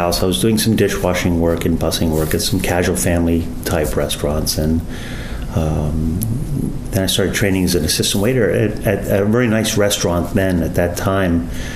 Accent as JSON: {"language": "English", "town": "New Orleans", "region": "Louisiana", "country": "United States", "tie": "born or raised there", "also_born_or_lived": "Philadelphia", "said": "No, I grew up in New Orleans. I went to school, not originally. I was born in Philadelphia. But I traveled a lot in the Deep South."}